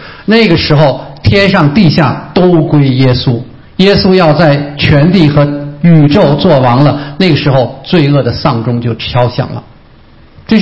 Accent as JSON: {"language": "Chinese", "region": "Beijing", "country": "China", "tie": "born or raised there", "said": "我说我小时候从小在这长大的，我从这儿一眼看过去啊，可以看到北京的西山"}